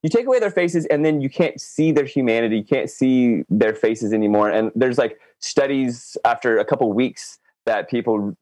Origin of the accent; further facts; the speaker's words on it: Virginia, United States; I grew up in outside of DC on the East Coast of the US, right? I grew up in Virginia, right outside of Washington, DC.